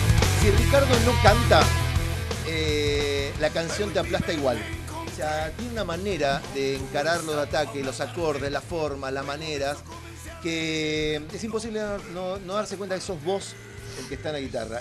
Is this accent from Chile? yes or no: yes; Chile; Me encantaría ser argentino, pero no puedo, soy chileno.